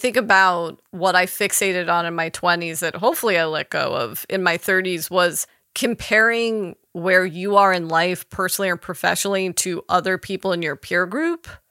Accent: Los Angeles, California, United States; I grew up in Laurel Canyon, but I consider myself a Valley girl. I went to school in the Valley. All my friends lived in the Valley.

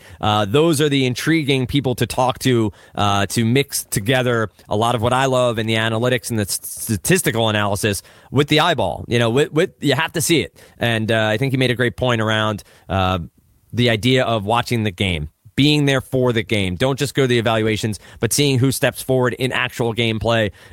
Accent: Old Bridge, New Jersey, United States; also born or lived in Brooklyn; I was born in Brooklyn. Right. I grew up in Old Bridge, New Jersey. Old Bridge, New Jersey, and I went to Rutgers.

